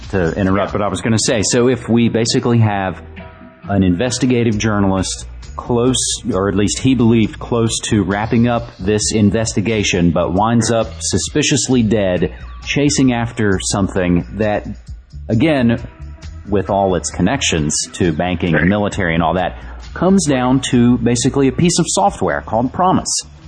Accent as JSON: {"language": "English", "region": "West Virginia", "country": "United States", "lives_now": "Oregon, United States", "said": "when I mention that I'm from West Virginia while here in Oregon"}